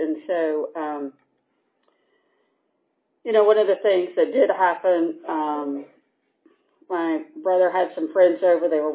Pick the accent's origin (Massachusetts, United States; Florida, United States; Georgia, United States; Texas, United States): Georgia, United States; Stone Mountain; I grew up out in Stone Mountain on the Gwinnett County side, and very rural back then in the early 60s.